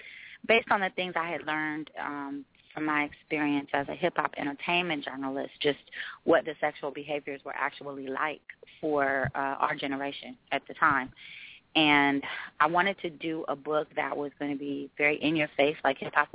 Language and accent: English; Oakland, California, United States; And, you know, I'm from East Oakland. I'm very, very light in complexion.